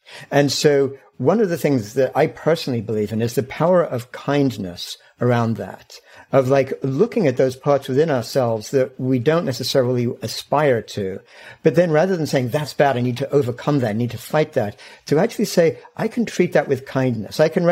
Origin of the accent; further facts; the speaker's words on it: England, United Kingdom; I grew up in England.